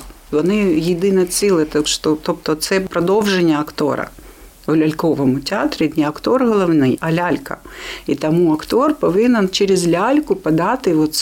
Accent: Kherson, Kherson Oblast, Ukraine; now in Lviv, Ukraine; так як ми з Херсону, в Херсон не можна, зараз це дуже...

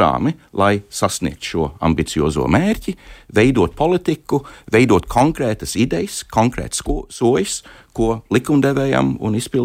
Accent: United Kingdom; Latvian is a second language; now in Latvia; Lielbritānijā, manā dzimtenē

